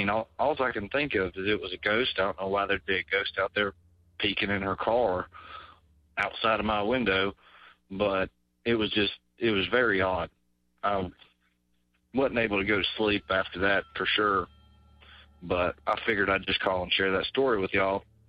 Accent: North Carolina, United States; I'm from North Carolina.

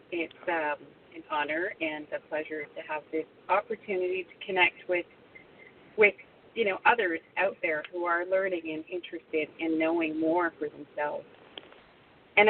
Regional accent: Canada; And as a Canadian, I watch a lot going on in the United States.

